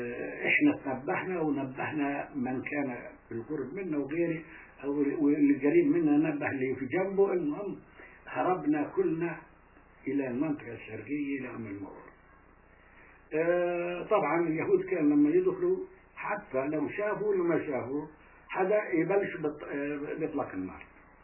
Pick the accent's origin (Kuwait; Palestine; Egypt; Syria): Palestine; Mughallis; من قرية مغلس